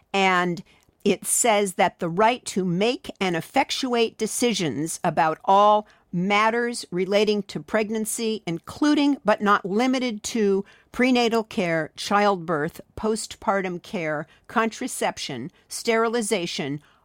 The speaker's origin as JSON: {"language": "English", "region": "California", "country": "United States", "said": "I should say our state constitution, since I'm a Californian"}